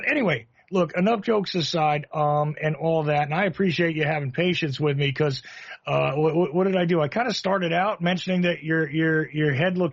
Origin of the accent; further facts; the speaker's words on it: New Jersey, United States; I am from Jersey, so whatever.